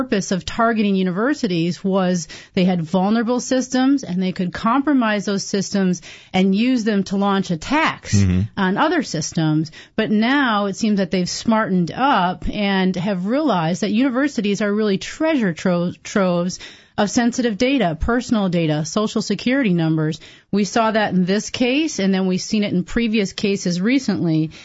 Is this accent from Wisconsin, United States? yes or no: yes; Wisconsin, United States; born and raised in Wisconsin